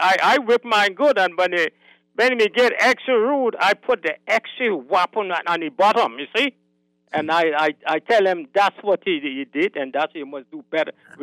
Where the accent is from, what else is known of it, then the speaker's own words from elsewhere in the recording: Auckland, New Zealand; I'm from Auckland, sir.